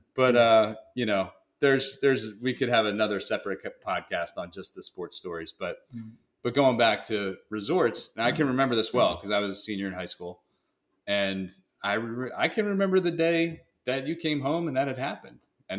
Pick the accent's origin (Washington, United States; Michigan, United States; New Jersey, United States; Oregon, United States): New Jersey, United States; Northfield; But hey, we developed a little of the street smarts that we wouldn't have otherwise had growing up in Northfield, New Jersey versus Atlantic City, Ducktown.